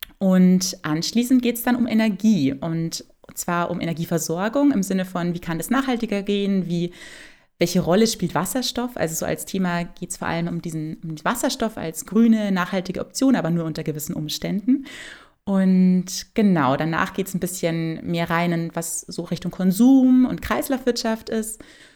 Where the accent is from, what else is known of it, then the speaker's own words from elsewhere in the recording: Bavaria, Germany; now in Berlin, Germany; Ja, ich bin tatsächlich selbst auch auf dem Land aufgewachsen, in einem kleinen Dorf in Bayern. Und ich bin aber jetzt ja schon seit einigen Jahren in Berlin.